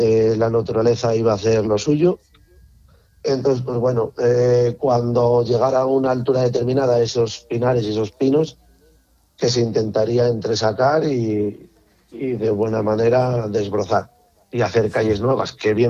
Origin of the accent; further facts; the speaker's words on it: Castile and León, Spain; tan cerca que al final mi pueblo estaba, o está, entre los incendios de Puercas y de Molezuelas de la Carballeda